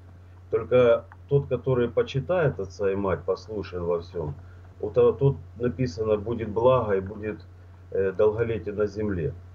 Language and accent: Russian; Ilovaisk, Donetsk Oblast, Ukraine; В данный момент я нахожусь сейчас в Иловайске, в родном городе. На каникулах мы приехали с семьей сюда, в Иловайск.